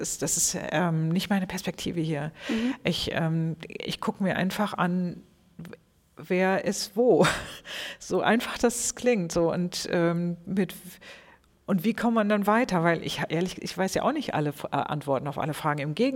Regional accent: North Rhine-Westphalia, Germany; bei uns im Ruhrgebiet, oder da komme ich ja her

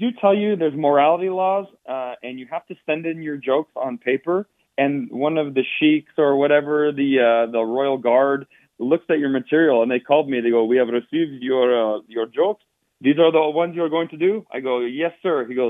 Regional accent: Nevada, United States; because I'm from Northern Nevada and we want to spread the love.

